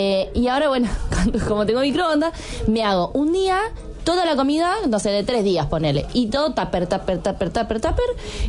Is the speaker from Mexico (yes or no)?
no; Argentina; yo como argentina, y bueno, igual vivo hace 13 años